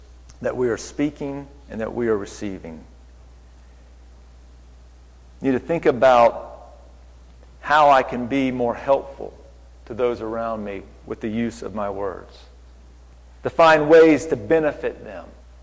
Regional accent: Florida, United States; now in Waynesville, United States; I'm born and raised in Florida, seen manatees.

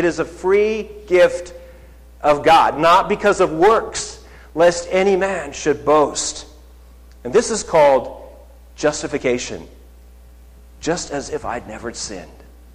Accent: the Prairies, Canada; I grew up in Canada, and we weren't studying great American authors, and certainly not ones of the South that talked about things that, you know, a poor, you know, white prairie boy

